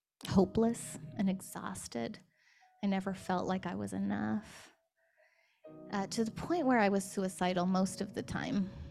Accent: Washington, United States; I'm from Washington State, which is largely unchurched. It's not like being in the South.

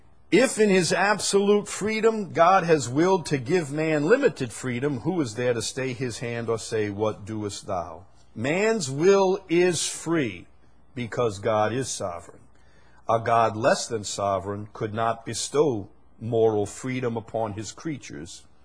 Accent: Chalmette, Louisiana, United States; I'm kind of a simple guy. I'm from Chalmette.

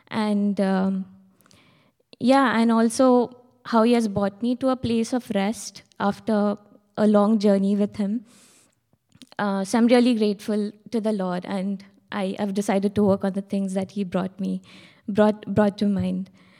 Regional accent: India; moved away as an adult; now in London, United Kingdom; from India, and I moved to London 6 months ago for work

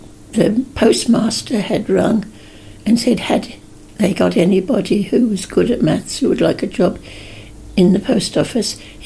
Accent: Maldon, East of England, United Kingdom; I was born in Maldon, brought up in Maldon, and I've always lived in Maldon or the district around.

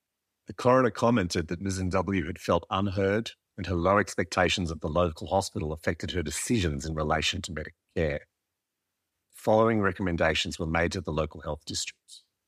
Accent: New South Wales, Australia; I'm a Koori man born and raised on Biripi country on the mid-north coast of New South Wales with Darug ancestry on my mother's side.

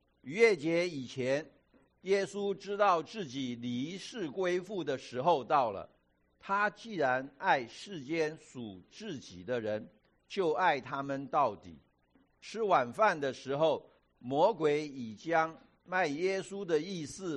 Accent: China; 这个跟现在一样啊，我们中国人吃饭有 有座位讲究的哈

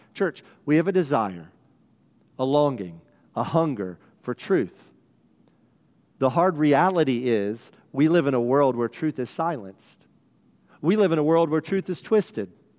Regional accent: South Carolina, United States; Like, I grew up in South Carolina, in and out of church.

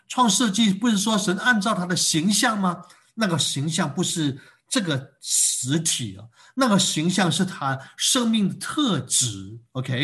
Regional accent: China; 我们中国人以前拜月亮有没有什么什么十五啊？

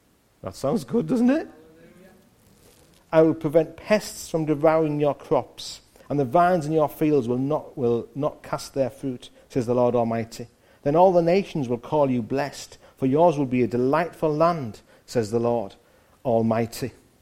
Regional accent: Hartlepool, North East England, United Kingdom; moved away; I'm from Hartlepool. It's not a great place to come from. That's why I left.

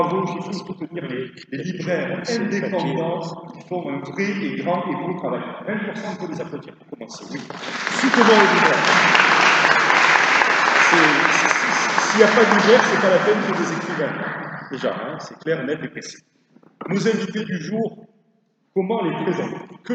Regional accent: Pertuis, Provence-Alpes-Côte d'Azur, France; Je suis pertuisien. Je vous ai un petit peu ici. Je suis né à Pertuis, ma maman est présente dans cette salle, et mes grands-parents sont méridionaux.

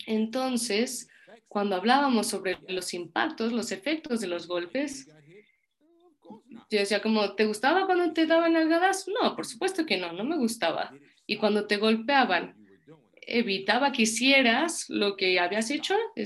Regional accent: Puerto Rico; yo creo también porque soy puertorriqueña

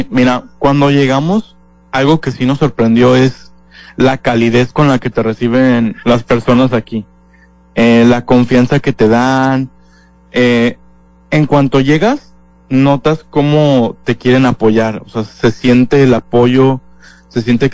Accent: Aguascalientes, Mexico; now in Los Cabos, Mexico; Nosotros venimos desde Aguascalientes, Aguascalientes. Sí. Llevamos radicando aquí año y medio.

